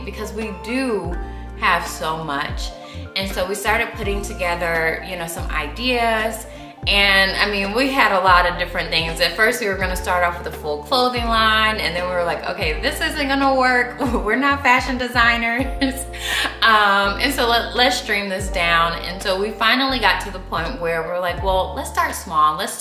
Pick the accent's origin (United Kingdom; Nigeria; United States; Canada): United States; Atlanta, Georgia; So I'm from Atlanta. I went to the University of Georgia, and when I was a student, I had the opportunity to go on a study abroad trip to Ghana.